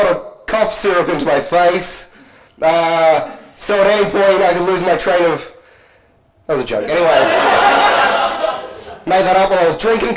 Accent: Adelaide, South Australia, Australia; I was in Adelaide, right? And I was in a cafe. You know, Adelaide, where I feel like a rock star. It's awesome. It's my hometown.

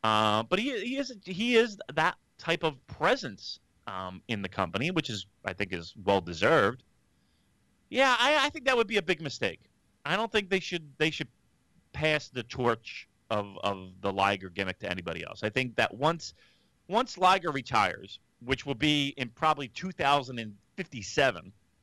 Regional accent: New Jersey, United States; when I say, yeah, I'm from New Jersey, and it's like, I guess they're expecting like the Jersey Shore kids

